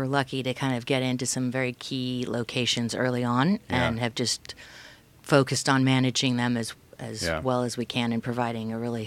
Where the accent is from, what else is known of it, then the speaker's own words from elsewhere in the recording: Newport Beach, California, United States; No, in Newport Beach. I'm actually from Newport Beach, fourth generation Californian.